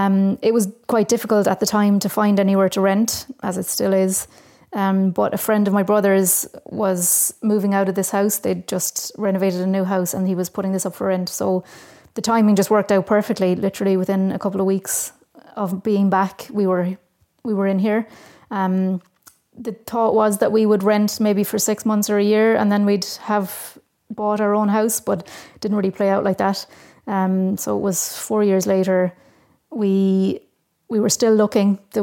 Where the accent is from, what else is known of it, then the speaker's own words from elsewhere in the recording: Munster, Ireland; Yeah, I'm from Tipperary. I went to college in Cork many years ago